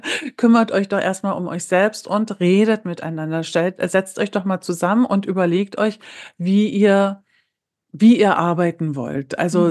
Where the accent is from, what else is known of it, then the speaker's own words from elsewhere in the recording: East Germany, Germany; also erstmal bin ich in der DDR aufgewachsen